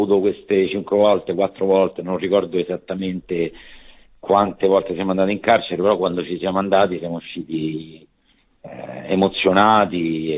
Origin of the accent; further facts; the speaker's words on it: Rome, Lazio, Italy; essendo tutti romani, siamo riusciti a esprimerci attraverso il nostro dialetto, che poi non è neanche un dialetto vero e proprio, è più una sporcatura.